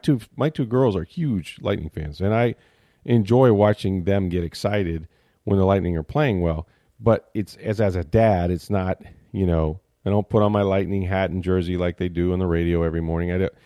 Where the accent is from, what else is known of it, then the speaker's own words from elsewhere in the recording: St. Petersburg, Florida, United States; I mean, I grew up in St. Petersburg.